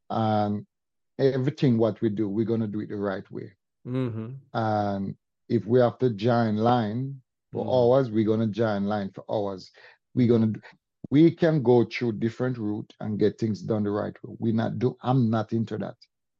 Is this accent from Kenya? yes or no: no; Jamaica; Jamaica, I'm from Jamaica.